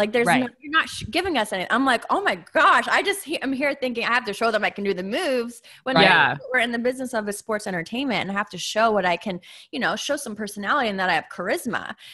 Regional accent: Massachusetts, United States

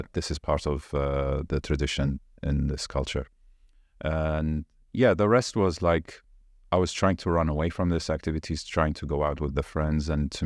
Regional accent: Iraq; until I returned back to Iraq in the 1990. And there I was like, okay, I'm an alien in my home country. So I had to adapt.

